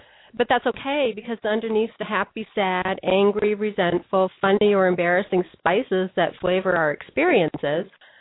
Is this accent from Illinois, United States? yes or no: no; Detroit, Michigan, United States; I'll tell you that I grew up in Motown during an era of racial riots, busing, political assassinations